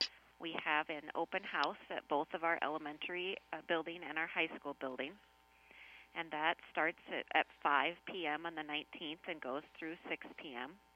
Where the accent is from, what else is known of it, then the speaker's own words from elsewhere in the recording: Riceville, Iowa, United States; also born or lived in Greene; I grew up in Riceville, and then I spent the last 20 years in Greene.